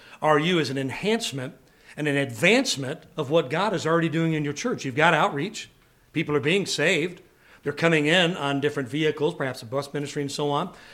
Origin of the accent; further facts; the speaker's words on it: Illinois, United States; I'm from Illinois, and the elevation is not as much there.